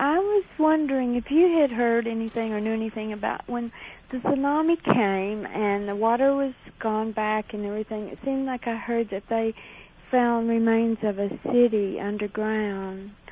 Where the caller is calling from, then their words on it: Hawaii, United States; I'm calling from the Big Island, and I'm listening to you on KHBH.